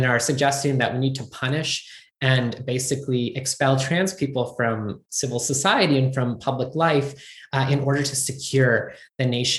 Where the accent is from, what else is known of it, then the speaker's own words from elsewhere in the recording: Pennsylvania, United States; certainly the confirmation of Dr. Levine from my home state of Pennsylvania is a really welcome one.